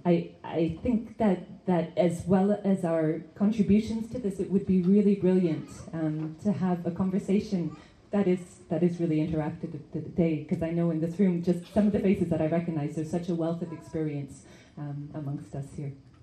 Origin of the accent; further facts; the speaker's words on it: Canada; also born or lived in Africa; I'm from here originally, but I grew up in Canada and different parts of Africa, hence the difficult to situate accent. I've lived and worked for about 13 years in Chiapas, Guatemala, Haiti, Palestine, Iraq, and Lebanon